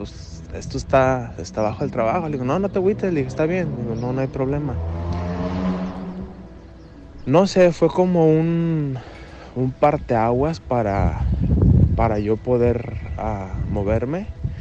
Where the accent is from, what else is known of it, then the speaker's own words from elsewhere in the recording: Ciudad Guzmán, Jalisco, Mexico; now in California, United States; Soy de Ciudad Guzmán. Radico en California.